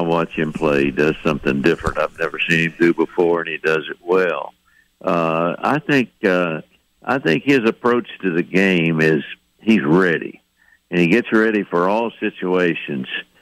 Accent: Roan Mountain, Tennessee, United States; a little bit of publicity for my hometown up in Roan Mountain, Tennessee

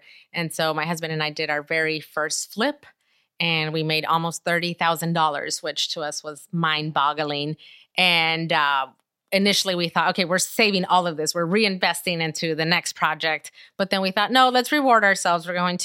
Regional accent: Inglewood, California, United States; I grew up in Inglewood, also known as Inglehood, and so definitely came from an area where we were surrounded by gang activity and so much negativity.

